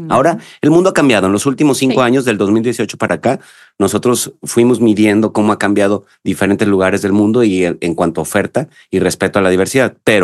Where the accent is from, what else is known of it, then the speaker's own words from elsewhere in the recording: Guadalajara, Jalisco, Mexico; yo pienso que las personas como yo, que somos de Guadalajara, toda nuestra vida hemos ido a Puerto Vallarta como nuestro destino principal de turismo